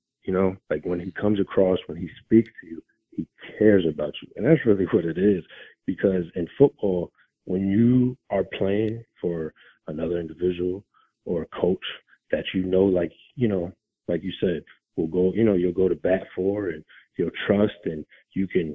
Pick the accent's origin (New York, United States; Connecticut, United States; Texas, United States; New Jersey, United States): New York, United States; I'm a kid from New York who really was a basketball player